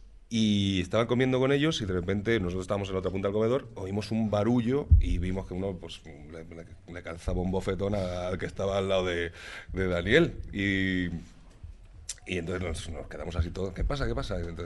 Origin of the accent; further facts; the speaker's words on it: Madrid, Community of Madrid, Spain; pues yo soy de aquí, soy de Madrid